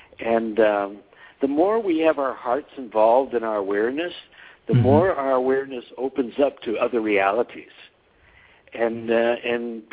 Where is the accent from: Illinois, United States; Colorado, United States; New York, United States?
Colorado, United States; Denver; Well, I had a normal childhood. I come from Denver, Colorado. My parents were, you know, just normally college-educated people.